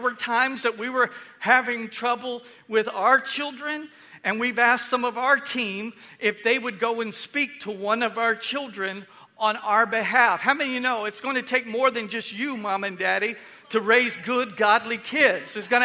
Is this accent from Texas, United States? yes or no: yes; Houston, Texas, United States; because I grew up in Houston, but somebody was telling me back out here in the country, you had shared phone lines.